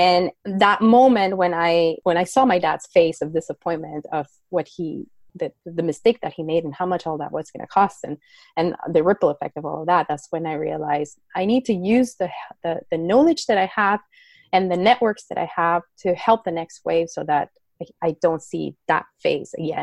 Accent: northern Mexico, Mexico; moved away as an adult; now in Canada; So I am from Mexico, as you said so in my introduction. I was born in, I'm from the north of Mexico, so it borders with Texas. And I came to Canada after I finished high school. So I was 18

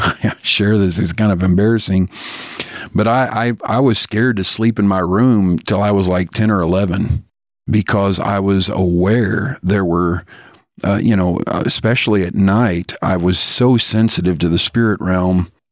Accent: Bloomington, Indiana, United States; And then at 25, I moved 2.5 hours from my hometown, which is Bloomington, Indiana, to a town called Peru, Indiana, started there.

